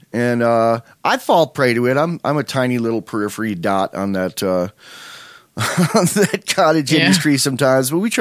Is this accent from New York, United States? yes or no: yes; New York, United States; moved away as an adult; I grew up in New York State, got out like a day after my, 3 days after my 18th birthday.